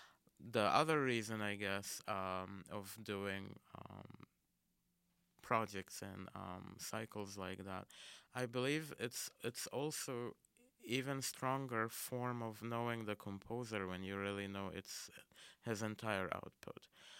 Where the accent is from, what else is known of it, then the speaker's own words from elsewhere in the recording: Cairo, Cairo Governorate, Egypt; moved away as an adult; now in United States; I am originally from Cairo, Egypt. Born and raised there till I was 21, then moved to the States.